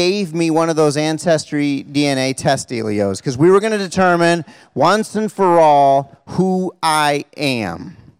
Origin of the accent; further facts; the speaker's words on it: Canada; I'm Canadian. It's who I am.